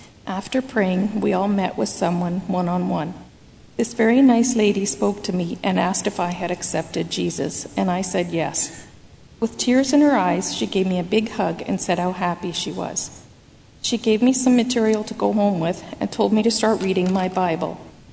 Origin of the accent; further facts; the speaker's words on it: Dauphin, Manitoba, Canada; As a child growing up in Dauphin in the 70s, late 70s, we were allowed to go pretty much anywhere we wanted and would go as far as our bikes would take us.